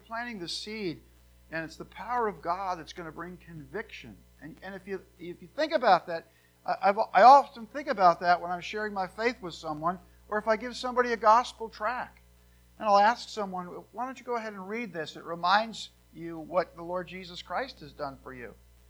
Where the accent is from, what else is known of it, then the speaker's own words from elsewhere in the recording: New Jersey, United States; But if I grew up in New Jersey.